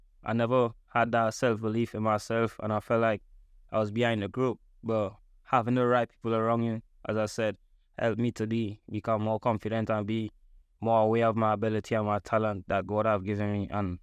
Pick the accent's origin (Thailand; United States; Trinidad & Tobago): Trinidad & Tobago; growing up in Trinidad and Tobago is kind of tough, bro. Like, you don't have much opportunities and stuff back home, but I was blessed to have the family that I got. Growing up in Saganga, Simeon, very family, got a lot of family around you.